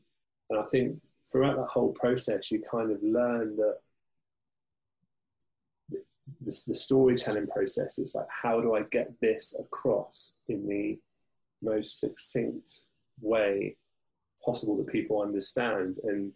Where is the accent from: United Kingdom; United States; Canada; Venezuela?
United Kingdom; England; because we're English and we all lived, well, I did, lived through year in 96.